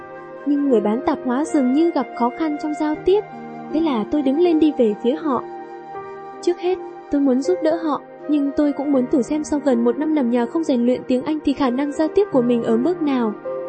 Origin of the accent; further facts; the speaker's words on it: Buon Ma Thuot, Dak Lak, Vietnam; also born or lived in Da Nang; Ba má tôi là người Đà Nẵng. Tôi sinh ra ở Đà Nẵng, sinh năm 1975, nhưng mới một tuổi đầu đã theo gia đình và buôn ma thuột lập nghiệp.